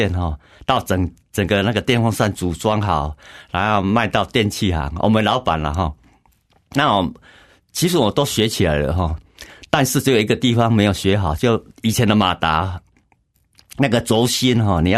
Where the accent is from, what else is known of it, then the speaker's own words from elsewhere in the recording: Yunlin County, Taiwan; also born or lived in Kaohsiung; 其实我算是在高雄出生啊，但是是在云林成长。